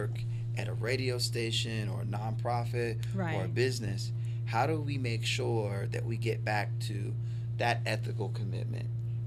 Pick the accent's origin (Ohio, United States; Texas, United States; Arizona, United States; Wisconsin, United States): Ohio, United States; Marion; so I was raised here in Marion, Ohio.